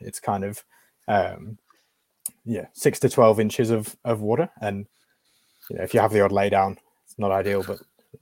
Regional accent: United Kingdom; now in New Zealand; As a Brit that's come over, I can't believe how good the sporting and competitive scene over here is.

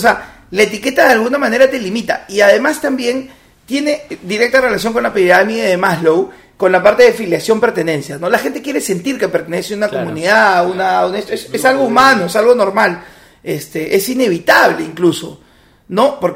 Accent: Peru; como sociedad, como peruano, nos encantan las etiquetas.

